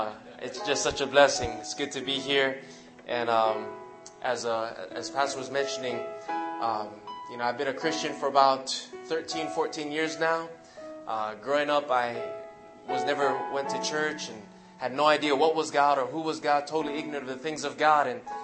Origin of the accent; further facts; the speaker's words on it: Hawaii, United States; You know, growing up in Hawaii, Hawaii is known for being a melting pot of all types of different nationalities.